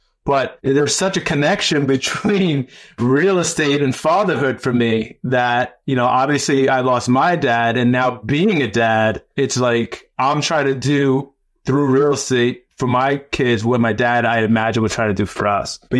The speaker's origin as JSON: {"language": "English", "town": "New York City", "region": "New York", "country": "United States", "tie": "born or raised there", "said": "So I grew up in the Bronx in New York City."}